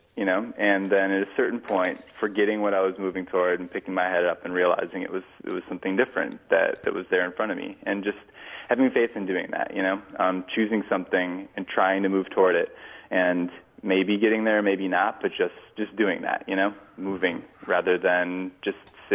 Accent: Conover, Wisconsin, United States; Yeah, I'm from basically from Conover, Wisconsin, but you know, we grew up like so many people in the area in the woods outside of that town. So I basically am from Conover, Land O'Lakes, and Eagle River, Wisconsin.

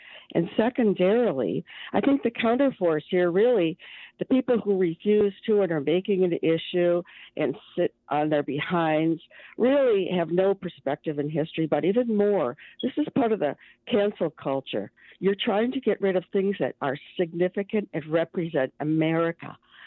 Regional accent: United States; I am an American.

